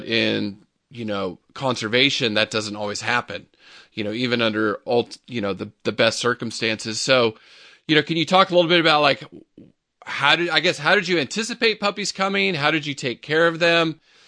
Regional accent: California, United States; I grew up scared of swimming, and I grew up in California in the ocean

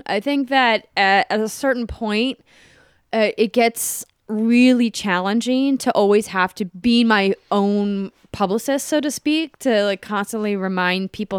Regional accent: Fargo, North Dakota, United States; also born or lived in Minnesota; I mean, I grew up in Fargo, North Dakota. I went to school in Minnesota and I found classes.

